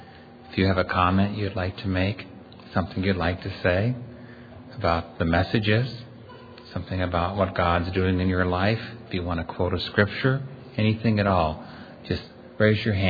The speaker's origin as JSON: {"language": "English", "town": "Lancaster", "region": "Pennsylvania", "country": "United States", "said": "I said, \"Oh, I'm from Lancaster,\" and he was from Kentucky."}